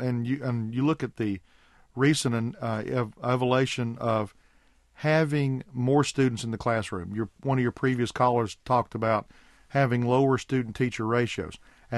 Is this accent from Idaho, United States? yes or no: no; South Carolina, United States; I know in my home state of South Carolina, I am also a school board member in my hometown.